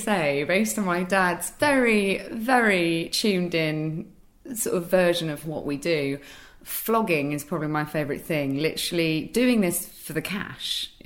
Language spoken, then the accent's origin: English; United Kingdom; as a British woman